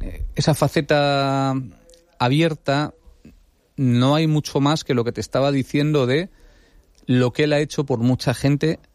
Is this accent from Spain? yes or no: yes; Madrid, Community of Madrid, Spain; now in Alicante, Spain; Yo soy de Madrid, pero soy más alicantino ya que madrileño, porque llevo aquí más de la mitad de mi vida.